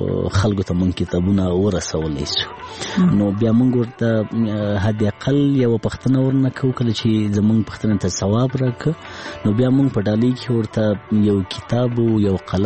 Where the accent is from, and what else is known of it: Laghman, Afghanistan; born or raised there